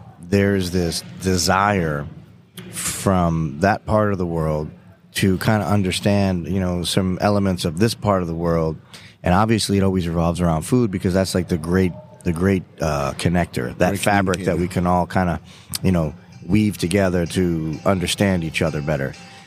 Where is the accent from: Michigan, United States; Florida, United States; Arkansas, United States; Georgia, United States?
Florida, United States; Everglades; So, dude, I grew up in the Everglades, man. I wasn't that shocked by that.